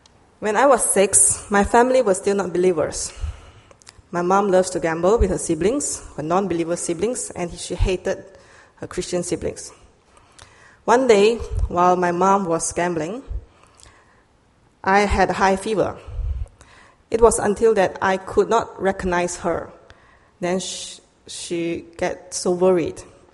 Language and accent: English; Malaysia; I'm from Malaysia. I'm Chinese, born in Malaysia. But I never feel that I belong to China, and I'm not Malay, I'm not obligated to become a Muslim